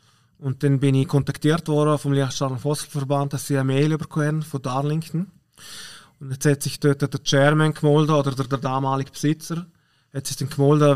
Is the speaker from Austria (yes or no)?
no; Switzerland; wenn es bei uns in der Schweiz heißt, jetzt haben wir eine englische Woche